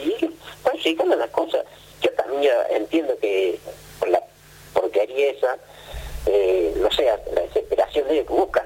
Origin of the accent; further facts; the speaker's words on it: Córdoba, Argentina; ¿de dónde sos vos … ? Y yo soy de Argüello.